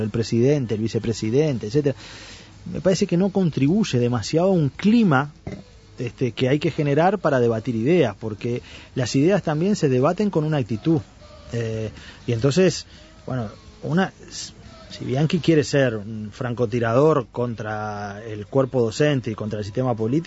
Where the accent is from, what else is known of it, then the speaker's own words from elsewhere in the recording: Uruguay; El Uruguay es distinto, nosotros no somos latinoamericanos, somos distintos. Los argentinos son una cosa a no imitar, porque nosotros no somos como ellos, tampoco somos como los brasileros.